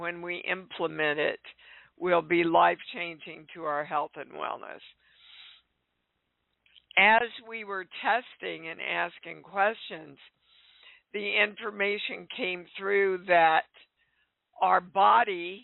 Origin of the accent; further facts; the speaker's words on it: Kansas, United States; I grew up in Kansas, as most of you know